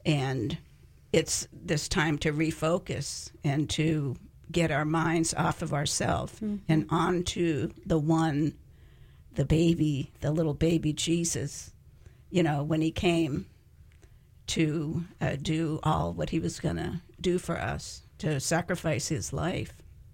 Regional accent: Massachusetts, United States; I grew up in Massachusetts, so it would become very cold, you know, starting in October.

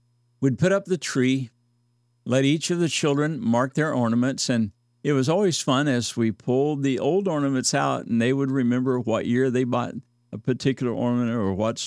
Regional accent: Midwest, United States; I grew up in the Midwest where at Christmas time it would be very cold.

